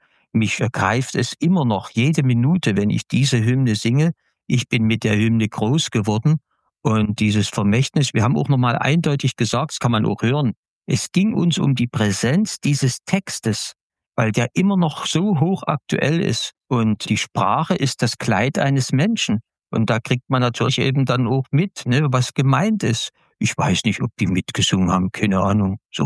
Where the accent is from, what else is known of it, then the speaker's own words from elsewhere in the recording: East Germany, Germany; Aber ich bin ein Kind der DDR und ich werde ein Kind der DDR bleiben. Ich bin nicht angekommen in der BRD